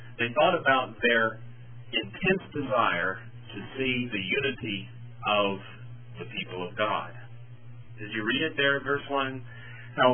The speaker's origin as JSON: {"language": "English", "town": "Roanoke", "region": "Virginia", "country": "United States", "tie": "born or raised there", "said": "I grew up in Roanoke, Virginia, which is in the shadow, it's a 50-mile shadow, of Jerry Falwell's Liberty Baptist Church."}